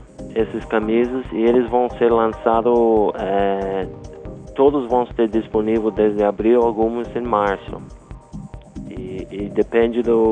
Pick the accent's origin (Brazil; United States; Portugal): United States; Portuguese is a second language; Eu sou americano e eu tenho muito pergunta de meus amigos americanos